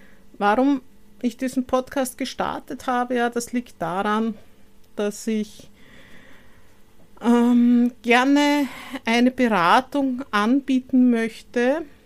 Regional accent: Vienna, Austria; born there; Ich bin 56 Jahre alt, lebe in Wien, bin auch gebürtige Wienerin

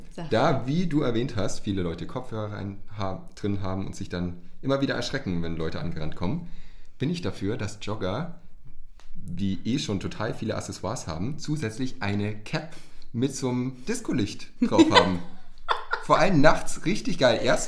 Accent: Germany; Geht mir als Deutscher gleich der Puls hoch.

